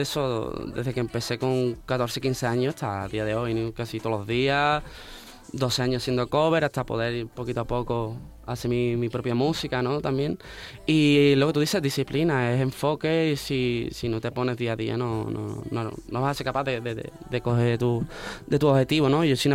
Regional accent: Cádiz, Andalusia, Spain; Yo empecé cantando en los carnavales de mi tierra, de Cádiz

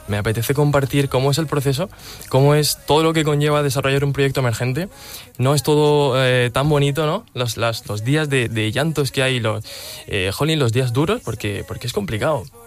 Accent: Murcia, Region of Murcia, Spain; now in Madrid, Spain; Vivo en Madrid, desde hace un año estoy aquí. Salí de Murcia, pues ya te digo, hace un añito y en búsqueda de nuevas oportunidades

